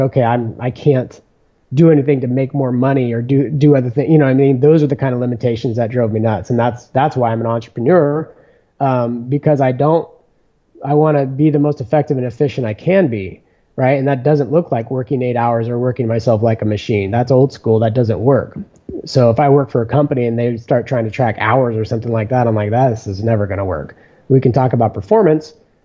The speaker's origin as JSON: {"language": "English", "region": "California", "country": "United States", "tie": "born or raised there", "said": "which I always appreciated because I grew up in the Bay Area, in a suburb, even though I was outside a lot."}